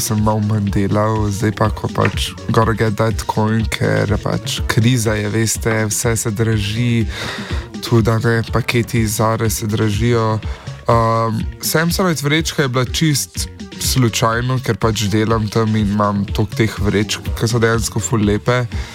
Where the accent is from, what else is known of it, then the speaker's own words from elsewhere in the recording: Ljubljana, Central Slovenia, Slovenia; born there; Če sem rojen v Ljubljani.